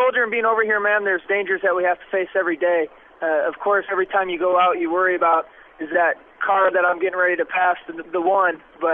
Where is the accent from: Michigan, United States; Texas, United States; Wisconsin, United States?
Michigan, United States; Kingsley; now in Fort Stewart, United States; I'm originally from Kingsley, Michigan. I'm currently stationed in Fort Stewart, Georgia.